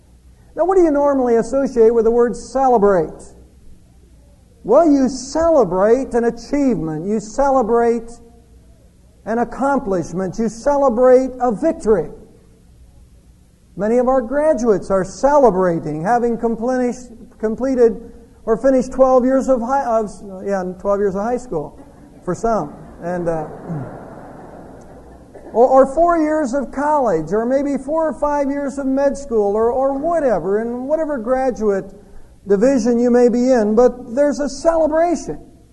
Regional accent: Savannah, Georgia, United States; my childhood in this small Baptist church where I was raised up in Savannah.

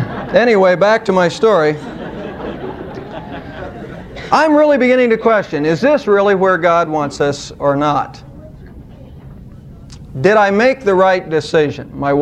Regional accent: Savannah, Ohio, United States; My hometown was Savannah, Ohio.

